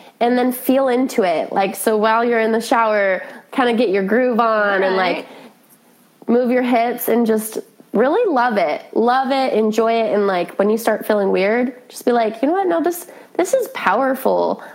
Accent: Utah, United States; So I grew up in Utah and I did it in Utah.

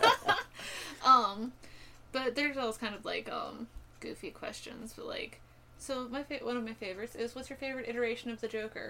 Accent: Pittsburgh, Pennsylvania, United States; I was like, oh, I'm from Pittsburgh area.

